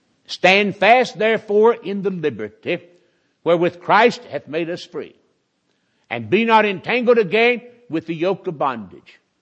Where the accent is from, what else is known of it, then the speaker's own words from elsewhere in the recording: the South, United States; I was raised in the South. I like that. I'm proud of my heritage in that regard. I'm a Southerner.